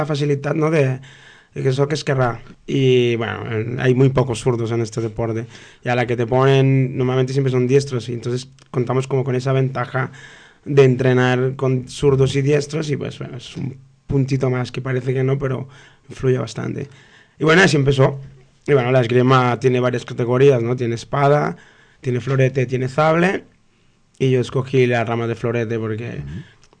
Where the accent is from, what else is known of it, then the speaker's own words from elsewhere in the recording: Colombia; now in Spain; Colombià. Era esgrimista.